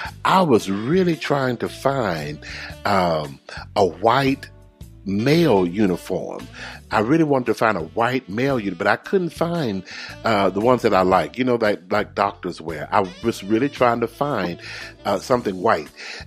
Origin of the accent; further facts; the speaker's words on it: the South, United States; I'm from the South. I'm from the South. We don't say no.